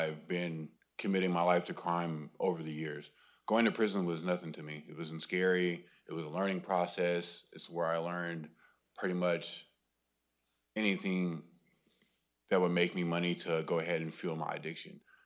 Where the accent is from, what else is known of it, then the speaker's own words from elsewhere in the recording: Portland, Oregon, United States; I'm from Portland, Oregon, and I've been in prison multiple times.